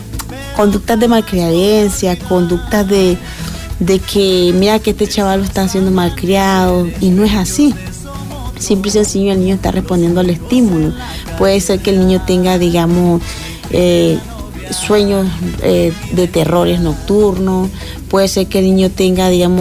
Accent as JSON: {"language": "Spanish", "country": "Nicaragua", "said": "la crisis que estamos viviendo como nicaragüenses"}